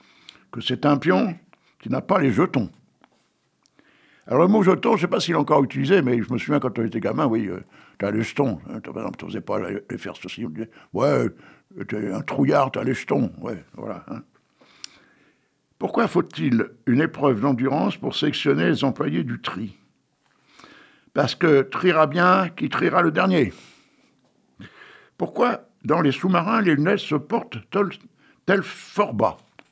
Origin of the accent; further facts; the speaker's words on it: Bruay-en-Artois, Hauts-de-France, France; born there; Et moi, je suis né dans le Pas-de-Calais. Mais pas Arras, à Bruay-en-Artois.